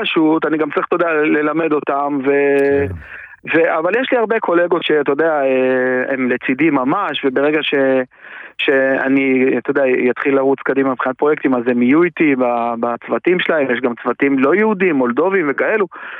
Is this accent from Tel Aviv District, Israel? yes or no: yes; Herzliya, Tel Aviv District, Israel; נכון, במקור אני מהרצליה.